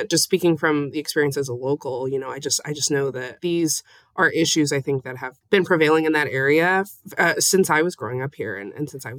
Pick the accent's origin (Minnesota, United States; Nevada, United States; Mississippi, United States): Nevada, United States; Las Vegas; So I'm from Las Vegas, and, you know, I was born here, and I actually used to go to school downtown.